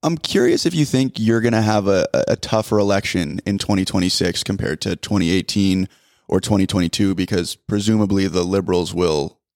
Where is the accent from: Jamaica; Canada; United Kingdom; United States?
Canada; Toronto, Ontario; White boy growing up in Toronto.